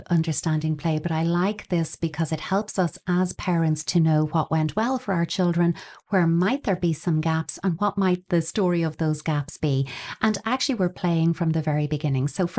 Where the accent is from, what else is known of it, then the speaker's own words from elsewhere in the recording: Ireland; you know, in Ireland, we're speaking English primarily to our children.